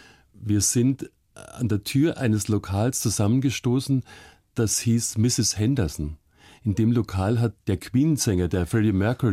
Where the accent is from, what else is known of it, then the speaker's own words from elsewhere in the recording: Munich, Bavaria, Germany; In München, ja.